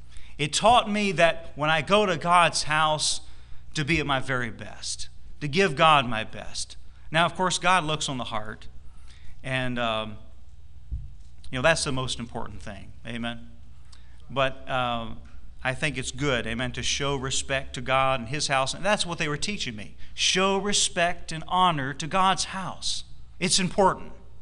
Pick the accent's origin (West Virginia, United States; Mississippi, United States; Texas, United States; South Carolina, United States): South Carolina, United States; Greenville; that's where I grew up there in Greenville, South Carolina. My dad went to Bible college there.